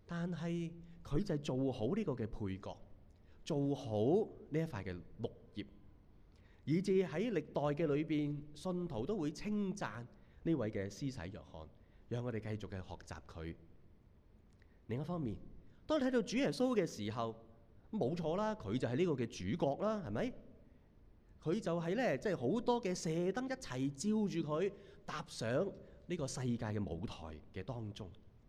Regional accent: Hong Kong; 但是呢，即是我们香港人的一句说话，我们觉得又很啱听的

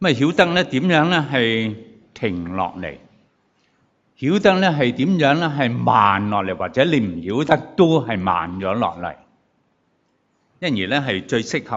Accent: Hong Kong; 好可能我哋香港人真係唔知道

